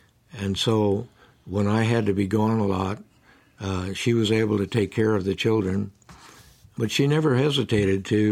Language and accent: English; Iowa, United States; I was raised in Iowa and there and everywhere I went, people had a great respect for pastors.